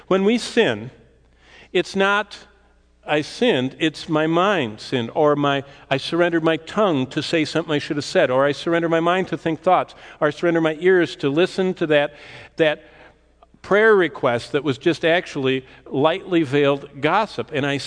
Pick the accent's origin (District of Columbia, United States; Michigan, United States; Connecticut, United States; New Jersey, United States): Michigan, United States; Bath Township; also born or lived in Lansing / East Lansing; I mean, I grew up in Lansing, East Lansing, Bath Township, in this unpaved road